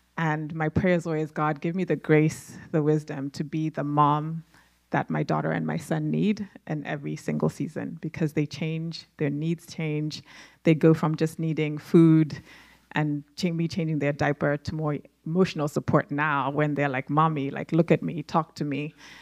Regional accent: Zimbabwe; yeah, we're from Zimbabwe. We don't do that.

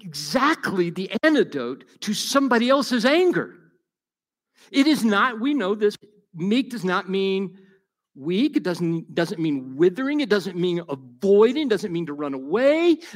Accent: Alabama, United States; I grew up in Alabama. My parents divorced when I was three.

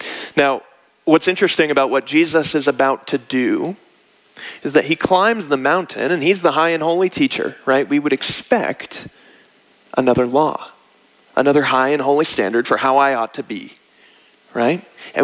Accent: Wichita, Kansas, United States; Topeka, Kansas. I'm from Wichita, just south.

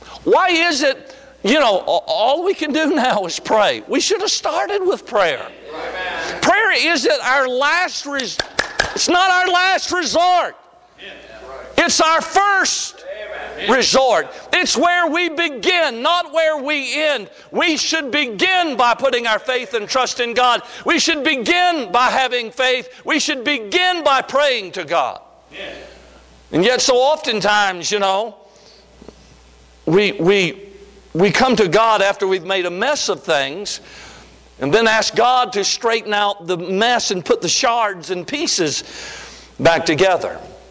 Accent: Georgia, United States; I said, brother, I love you, man, but I'm from Georgia. We don't walk across lakes.

